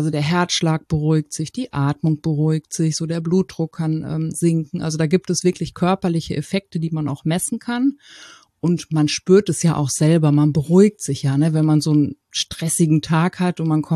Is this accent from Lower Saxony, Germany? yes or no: no; Paderborn, North Rhine-Westphalia, Germany; ich komme aus Paderborn, das liegt so in der Mitte von Deutschland